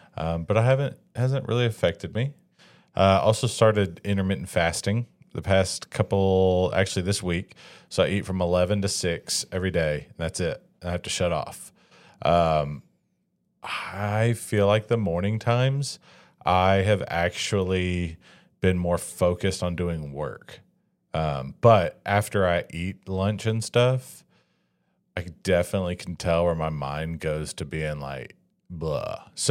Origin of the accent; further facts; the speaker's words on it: Alabama, United States; Since Heather's from Florida and I'm from Alabama, we thought, well, why don't we just like go see my family for 2 days?